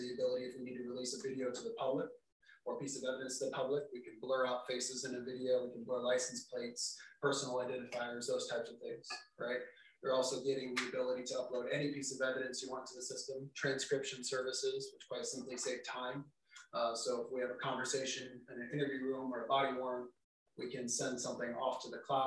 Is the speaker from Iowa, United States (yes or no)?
yes; Des Moines, Iowa, United States; Actually, I'm from Des Moines, not Minneapolis.